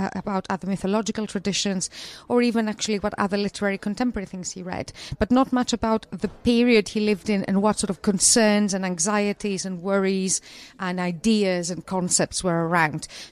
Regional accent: Greece; moved away as an adult; now in United Kingdom; I'm from Greece originally. I've lived in the UK for 18 years now, but I grew up and did my first degree in Greece.

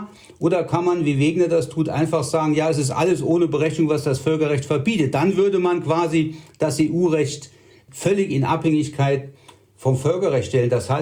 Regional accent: Germany; wir als Deutsche

